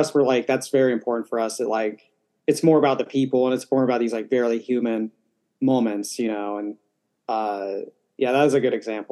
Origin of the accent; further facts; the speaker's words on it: Altus, Oklahoma, United States; Yeah, because we grew up in Altus, Oklahoma, which is, you know, it's not a big city